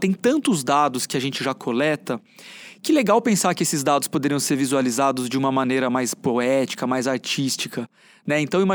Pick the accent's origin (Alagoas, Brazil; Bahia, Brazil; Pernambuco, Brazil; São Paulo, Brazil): São Paulo, Brazil; Eu sou paulistano, tenho orgulho.